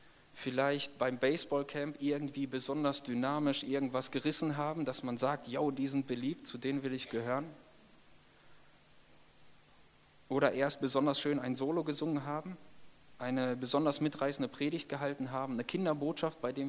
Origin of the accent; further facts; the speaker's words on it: Paderborn, North Rhine-Westphalia, Germany; Ich bin in der Gemeinde in Paderborn dort groß geworden, von klein auf.